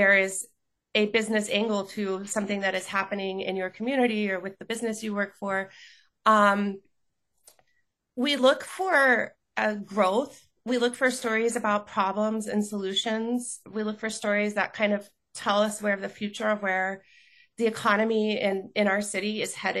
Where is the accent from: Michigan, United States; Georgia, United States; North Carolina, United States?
Georgia, United States; Atlanta; I grew up in Atlanta, so the whole world and layout of hospitals has changed a lot.